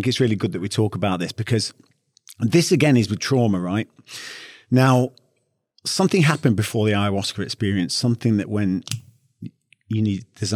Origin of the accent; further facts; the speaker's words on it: Northern Ireland, United Kingdom; I grew up very quickly in Northern Ireland